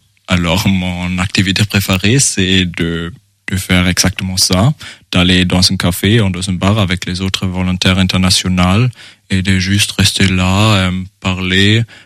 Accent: Germany; now in France; je viens d'Allemagne, j'ai 19 ans. Je suis actuellement en France

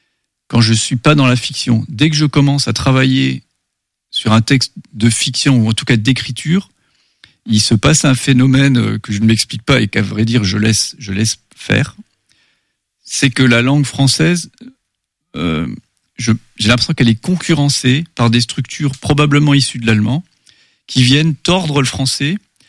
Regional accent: Grand Est, France; born there; je suis né en Moselle-Est, dans la partie Lorraine, enfin de Lorraine, où on parlait encore jusque tout récemment un patois germanique, le plat, qui est donc très proche de l'allemand

